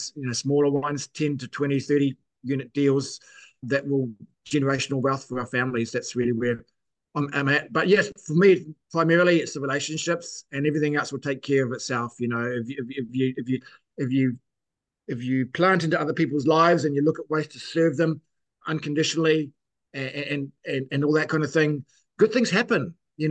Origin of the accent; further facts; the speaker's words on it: England, United Kingdom; now in New Zealand; We came to New Zealand from England in 1972 on a boat.